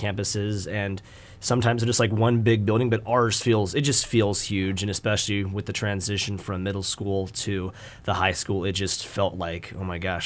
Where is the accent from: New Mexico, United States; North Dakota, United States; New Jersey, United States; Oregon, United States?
Oregon, United States; Roseburg; Yeah, I'm born and raised in Roseburg, I've been here all 17 years so far.